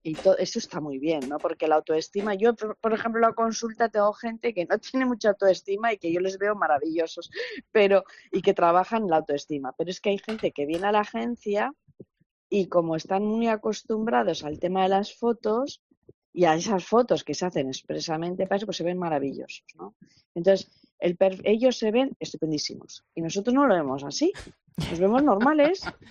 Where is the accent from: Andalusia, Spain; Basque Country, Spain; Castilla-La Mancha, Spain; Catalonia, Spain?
Basque Country, Spain; Bilbao; yo soy de Bilbao